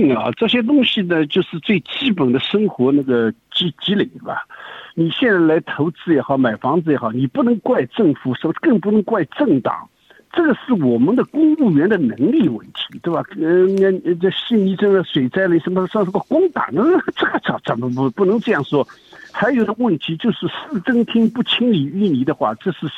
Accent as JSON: {"language": "Chinese", "country": "China", "said": "我们都是从中国来的"}